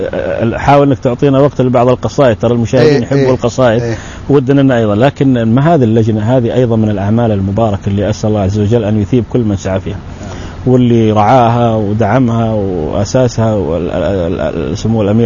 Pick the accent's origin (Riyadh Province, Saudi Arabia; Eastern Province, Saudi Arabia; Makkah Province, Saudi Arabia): Makkah Province, Saudi Arabia; Mecca; now in Jeddah, Saudi Arabia; ما دمت انا يعني من مكة عموما وان كنا في جدة الآن نعم. تعرف نحن مكة وجدة شيء واحد